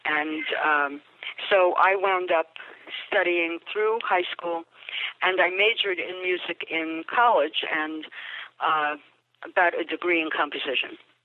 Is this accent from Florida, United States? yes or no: no; Far Rockaway, New York, United States; I grew up in Far Rockaway, New York.